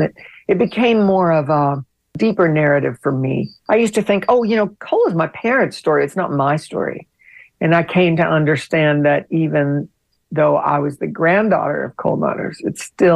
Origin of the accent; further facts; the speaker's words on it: Cross Lanes, West Virginia, United States; I'm from West Virginia. I grew up in Kanawha County, which is where the capital city is, Charleston. I grew up in a suburb of the capital city called Cross Lanes